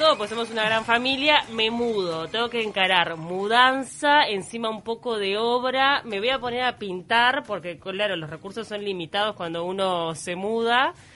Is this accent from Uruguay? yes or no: yes; San Carlos, Maldonado, Uruguay; No soy fernandina, no soy puntaesteña. No. Yo soy de San Carolino. Soy carolina.